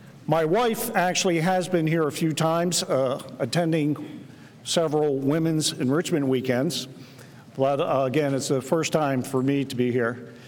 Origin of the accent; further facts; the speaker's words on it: Maryland, United States; Well, as Marty mentioned, I'm from Maryland, the East Coast. My wife and I live about an hour north of Washington, D.C.